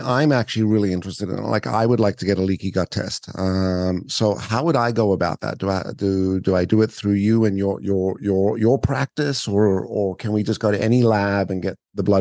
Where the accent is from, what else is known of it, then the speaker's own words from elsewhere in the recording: South Africa; also born or lived in Canada; Truthfully, I came from South Africa, and the first time we heard that was when we went to Canada